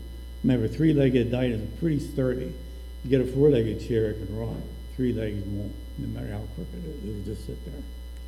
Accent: Westminster, Maryland, United States; I grew up in Church of the Brethren down in Westminster, Maryland. Meadow Branch Church of the Brethren, right outside of Westminster.

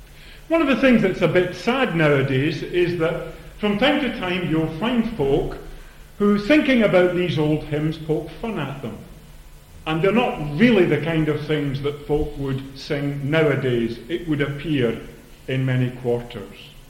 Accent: Saltcoats, Scotland, United Kingdom; I was brought up in Saltcoats.

